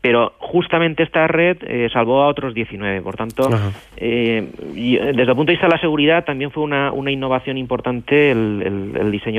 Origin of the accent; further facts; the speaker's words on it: Alcoy, Valencian Community, Spain; yo soy ingeniero de la ciudad de los puentes, soy alcoyano de Alcoy, es un pueblecito de Alicante